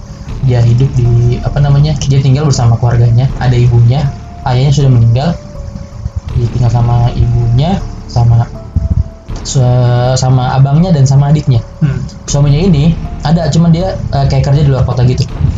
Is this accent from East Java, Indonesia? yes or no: no; Pondok Pucung, Banten, Indonesia; Kampung gua itu namanya Pondok Pucung.